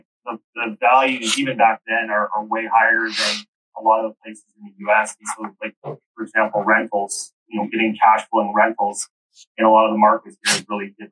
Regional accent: Calgary, Alberta, Canada; Calgary, Alberta, Canada.

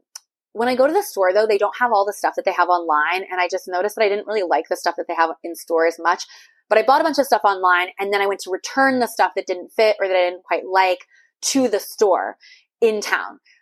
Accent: Missouri, United States; now in Austin, United States; So I grew up in Missouri. So did this person. I think that he's been in Austin a little bit longer than me, but we've both been here for, you know, a while.

